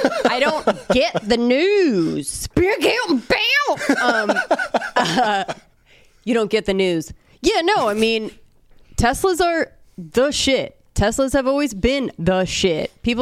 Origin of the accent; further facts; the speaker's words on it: California, United States; sorry, we're from California, we say the one